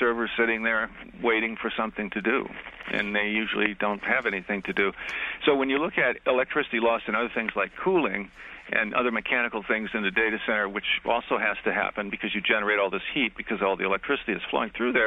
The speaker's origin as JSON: {"language": "English", "town": "Dubuque", "region": "Iowa", "country": "United States", "tie": "born or raised there", "said": "Yeah, I'm out in Dubuque, Iowa. It's my hometown."}